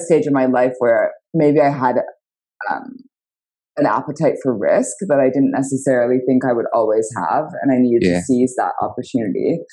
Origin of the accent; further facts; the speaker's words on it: Toronto, Ontario, Canada; I grew up in Toronto.